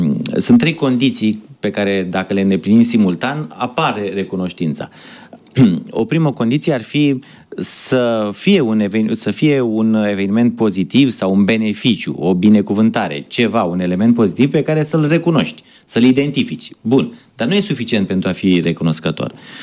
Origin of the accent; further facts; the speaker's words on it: Romania; Dar se pare că suntem codași, noi ca români, și la capitolul acesta